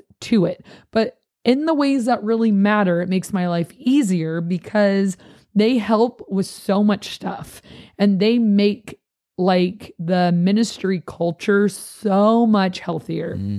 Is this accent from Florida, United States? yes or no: yes; Miami, Florida, United States; born there; now in San Diego, United States; I mean, I was born in Miami and I live in San Diego.